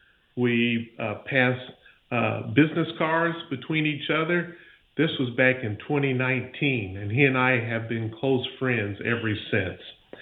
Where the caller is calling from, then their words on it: Pensacola, Florida, United States; I'm calling in from Pensacola, Florida